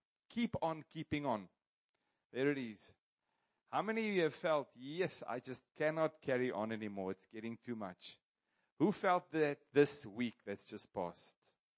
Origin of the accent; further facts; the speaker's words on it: Kroonstad, Free State, South Africa; I grew up in Kroonstad.